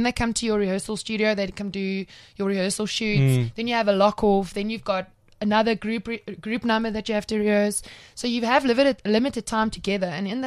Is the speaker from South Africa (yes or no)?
yes; Cape Town, Western Cape, South Africa; we love Eden because he's from Cape Town and I'm from Cape Town.